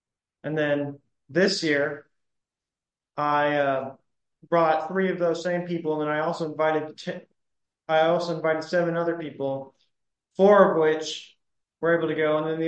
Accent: Michigan, United States; born there; also born or lived in Pensacola; now in Crawfordville, United States; Live in Crawfordville, Florida. I was born in Michigan. Then I moved to Pensacola.

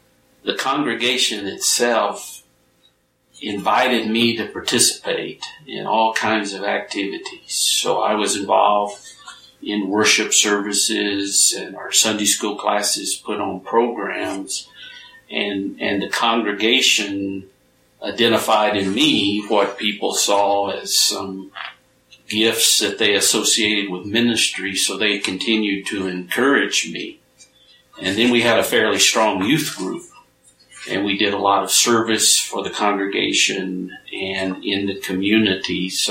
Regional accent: Paris, Tennessee, United States; born there; Well, I was born in a small town in West Tennessee called Paris. So, I was born in Paris, Tennessee.

